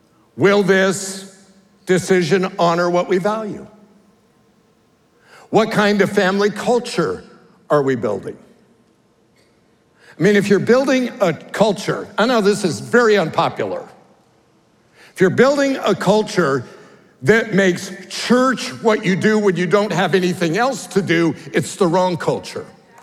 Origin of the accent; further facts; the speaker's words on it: Colorado, United States; I think of the Ozarks, and I grew up in Colorado, and so the morning fog was not something you had very often.